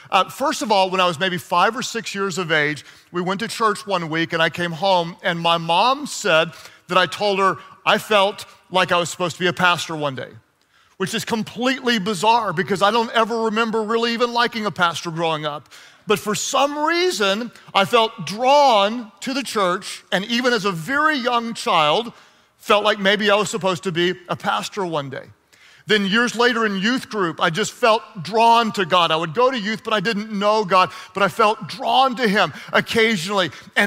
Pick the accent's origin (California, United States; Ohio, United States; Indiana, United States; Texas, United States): Texas, United States; also born or lived in Oklahoma; I grew up in Texas and in Oklahoma, and we weren't Muslims and we weren't Buddhists, so I just assumed we were all Christians.